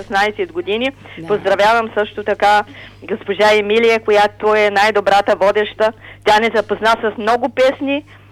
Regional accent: Sofia, Sofia City, Bulgaria; Аз съм от София.

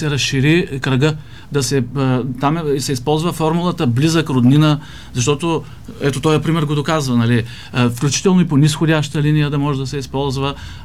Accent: Stara Zagora, Stara Zagora Province, Bulgaria; now in Veliko Tarnovo, Bulgaria; Родом съм от Стара Загора.

